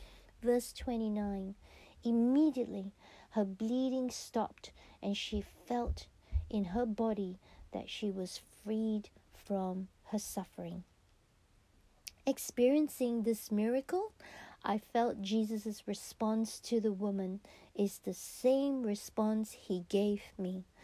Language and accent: English; Malaysia; I love durians since childhood, growing up in Malaysia.